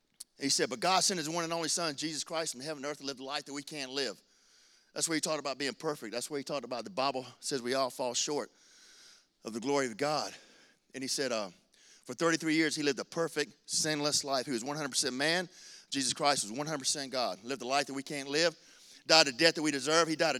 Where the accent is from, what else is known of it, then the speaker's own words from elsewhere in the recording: Macon, Georgia, United States; I'm from Macon, Georgia. If you threaten one snowflake where I come from, we shut the whole city down.